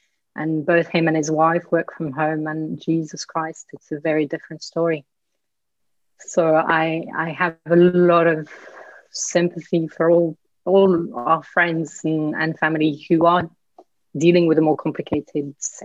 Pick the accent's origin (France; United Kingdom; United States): France; Brittany; English is a second language; I grew up in Brittany. I grew up in a part of the world that has a very similar climate to England.